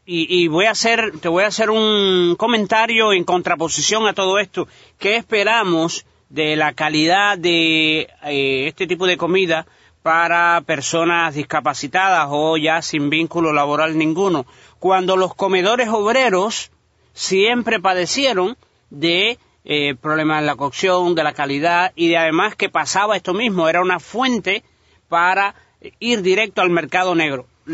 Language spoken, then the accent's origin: Spanish; Cuba; los cubanos, que cada vez somos más cubanos jóvenes.